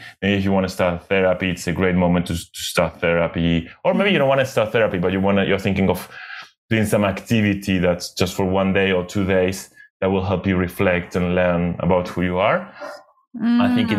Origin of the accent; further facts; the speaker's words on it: Argentina; also born or lived in Spain; now in Greece; So I'm from Argentina and the same thing is happening there. And I lived in Spain a long time and the same thing is happening there. I'm in Greece now, but to be honest, I don't know much about Greek politics because I can't speak Greek yet